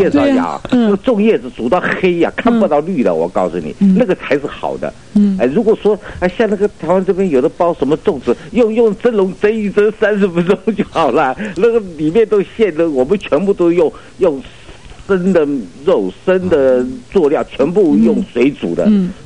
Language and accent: Chinese; Fuzhou, Fujian, China; now in Taiwan; 刚才讲没错啊，因为我是福州人嘛，我们很讲究这个吃